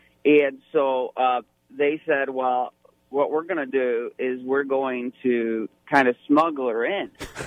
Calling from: Monterey, Michigan, United States; No, Michigan.

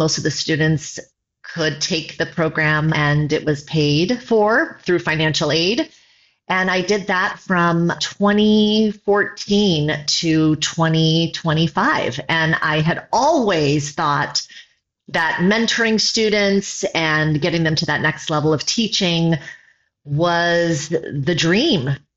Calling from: Huntington Beach, California, United States; Well, right now I'm from sunny Huntington Beach, California.

